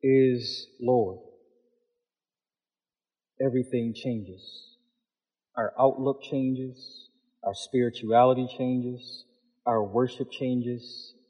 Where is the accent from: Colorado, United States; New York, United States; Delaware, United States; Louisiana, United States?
New York, United States; Buffalo; You know, I'm African American, I'm from Buffalo, I'm a Bills fan, I work at TS Tech